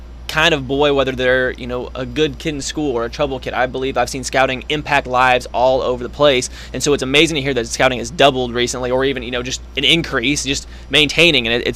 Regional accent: Texas, United States; And of course, I didn't grow up here. I grew up in Texas

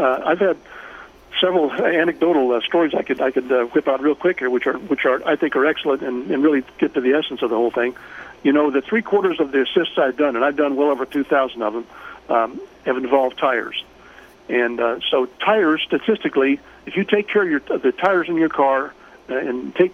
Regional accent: Eastover, South Carolina, United States; we had a local heritage day in my hometown of Eastover

